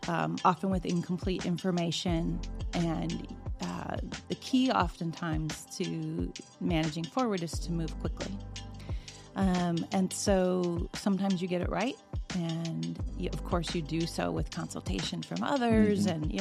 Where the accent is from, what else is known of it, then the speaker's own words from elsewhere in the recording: Michigan, United States; I am born and raised in Michigan, lived here almost my whole life.